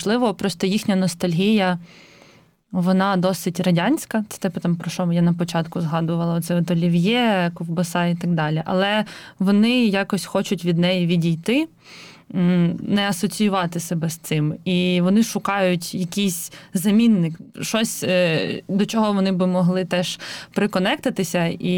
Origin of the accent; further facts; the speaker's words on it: Kyiv Oblast, Ukraine; born there; Я народилася в Київській області, я не з Галичини, я тут приїжджа 5 років, як.